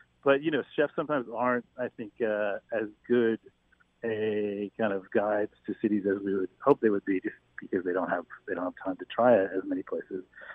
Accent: Louisville, Kentucky, United States; You know, I'm from Louisville, Kentucky. I've probably had Burgoo twice in my life.

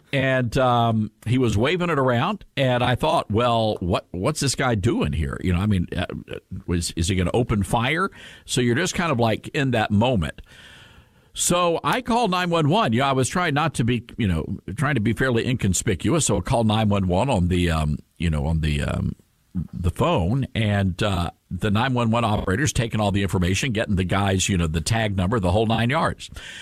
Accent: Memphis, Tennessee, United States; So here in Memphis, my hometown, it's a little violent.

